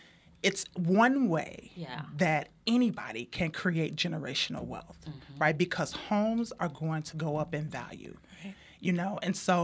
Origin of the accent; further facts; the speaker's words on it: Illinois, United States; now in Milwaukee, United States; And before I moved to Milwaukee, so I'm originally from Illinois.